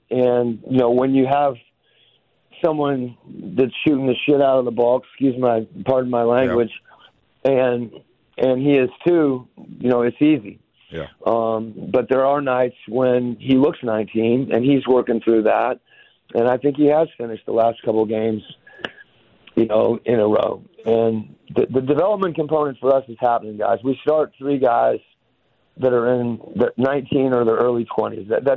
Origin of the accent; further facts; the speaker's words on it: Mercer Island, Washington, United States; the best pickup games where I grew up in Mercer Island